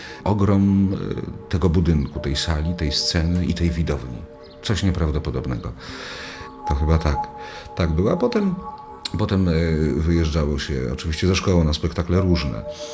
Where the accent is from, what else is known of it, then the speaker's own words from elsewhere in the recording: Brok, Masovian Voivodeship, Poland; born there; Urodziłem się w Broku nad Bugiem. To jest takie małe, ponad 2000 miasteczko. Było miasteczkiem, jakby to powiedzieć, turystycznym.